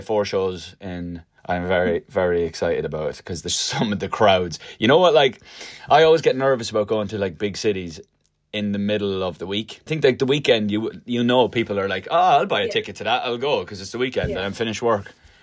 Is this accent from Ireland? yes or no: yes; Ireland; I feel like I'm crazy Irish, like when I listen to myself back in interviews and I'm like, oh my god.